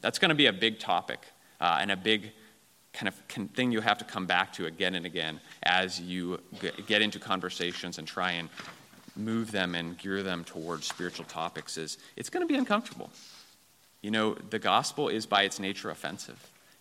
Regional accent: Seattle, Washington, United States

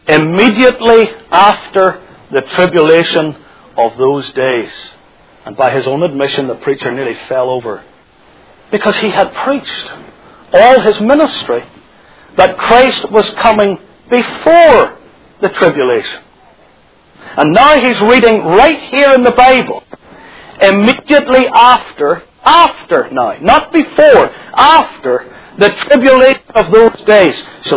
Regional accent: Northern Ireland, United Kingdom; I knew of a preacher back in my home country, Northern Ireland, who preached vigorously, strongly, the teaching that is known as the pre-tribulational secret rapture of the church.

